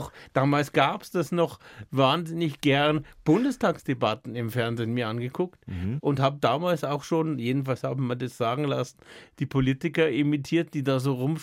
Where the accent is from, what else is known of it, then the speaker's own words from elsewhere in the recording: Bavaria, Germany; Ich bin in Niederbayern groß geworden, habe aber die etwas ungewöhnliche dialektale Situation zu Hause gehabt, dass meine Mutter Niederbayerin war. Und mein Vater Badener aus dem Schwarzwald, was bei mir eine sehr seltsame Dialektmischung ergeben haben muss